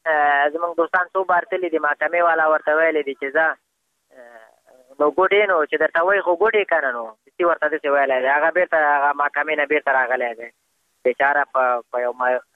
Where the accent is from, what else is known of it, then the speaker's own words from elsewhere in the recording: Afghanistan; موږ هم د افغانستان بچیان یو د افغانستان معلولین یو